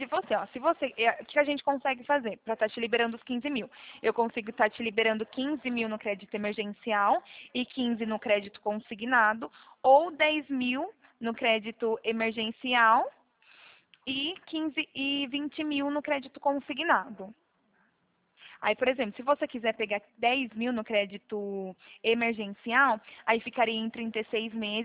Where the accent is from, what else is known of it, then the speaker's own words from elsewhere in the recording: Araras, São Paulo, Brazil; eu não sou de Taquaritinga, tá? Eu sou daqui do interior de São Paulo, sou daqui de Araras.